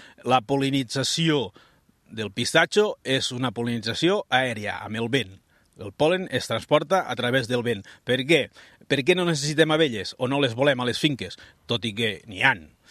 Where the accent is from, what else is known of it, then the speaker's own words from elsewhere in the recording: Badalona, Catalonia, Spain; born there; Jo vaig néixer a Badalona, i després fa 12 anys ja que vam venir a viure aquí a Borges